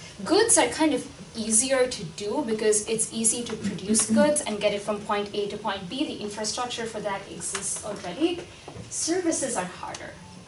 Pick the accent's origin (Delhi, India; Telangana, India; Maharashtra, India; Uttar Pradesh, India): Maharashtra, India; Mumbai; I am from Bombay, or now known as Mumbai in India. That's where I was born and brought up. So I went to Philadelphia to study computer science at Bryn Mawr College